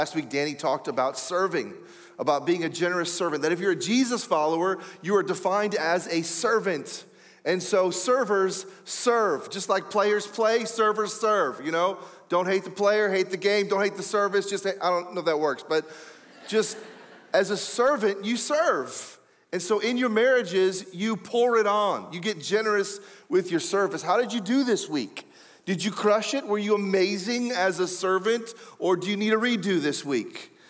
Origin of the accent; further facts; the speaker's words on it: Ohio, United States; Now, I grew up in Ohio, actually, so this is very, I feel like coming home when I'm back in the Midwest.